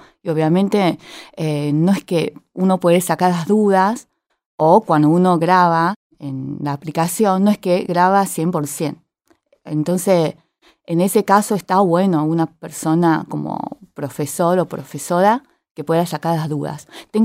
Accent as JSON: {"language": "Spanish", "region": "Kaohsiung", "country": "Taiwan", "lives_now": "Argentina", "said": "No, en realidad yo soy sur, o sea, vengo de una provincia de China, pero sur."}